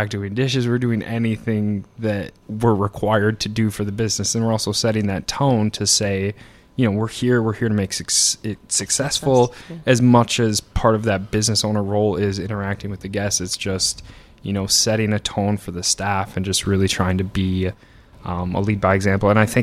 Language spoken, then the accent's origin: English; Michigan, United States; moved away as an adult; So I'm from Upper Michigan originally. I'm a Youper. So I left when I was also 21, and I went in.